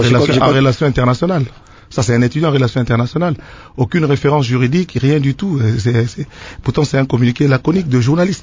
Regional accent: DR Congo; C'est-à-dire, moi, je suis congolais.

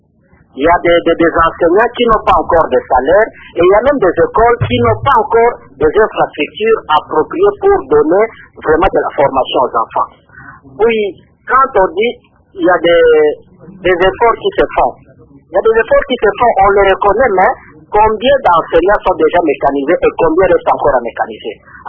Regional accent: Bandundu, Kwilu, DR Congo; j'ai été dans des centres urbains, je suis de Bandundouville

